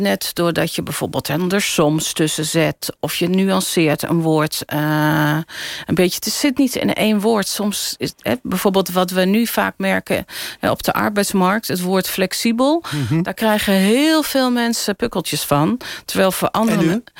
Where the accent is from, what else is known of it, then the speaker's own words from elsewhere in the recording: Amsterdam, North Holland, Netherlands; Ik kom uit Amsterdam.